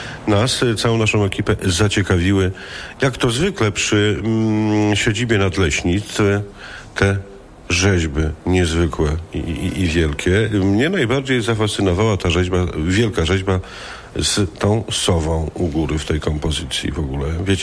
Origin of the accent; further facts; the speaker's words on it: Zamość, Lublin Voivodeship, Poland; jako zamojszczak z krwi i kości, tych śmieci w lasach więcej i więcej